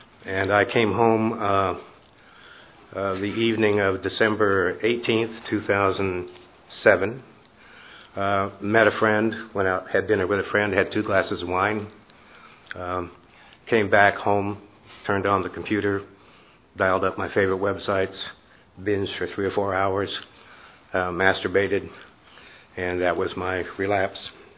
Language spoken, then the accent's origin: English; Asheville, North Carolina, United States; I'm a sexaholic from Asheville, North Carolina. To give you some context, I'm 71 years old.